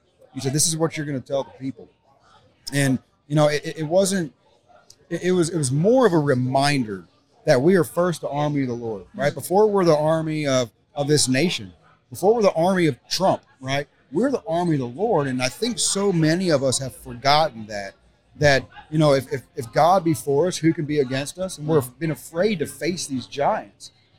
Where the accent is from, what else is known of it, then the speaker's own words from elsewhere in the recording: San Antonio, Texas, United States; You know, I was born and raised in San Antonio. I'm an Alamo boy. I got friends and family down there.